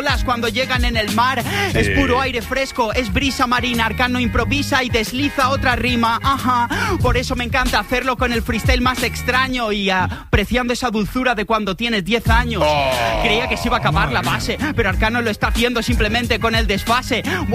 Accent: Alicante, Valencian Community, Spain; Yo vengo de Alicante

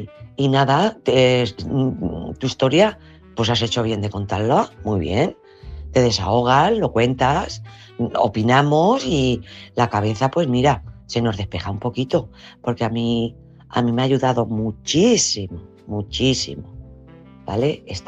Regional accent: Albacete, Castilla-La Mancha, Spain; de Albacete.

